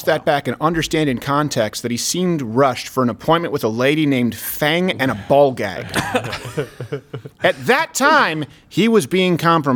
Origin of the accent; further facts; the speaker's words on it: Montreal, Quebec, Canada; And I was raised in Montreal, which is multiculturalism, not a melting pot.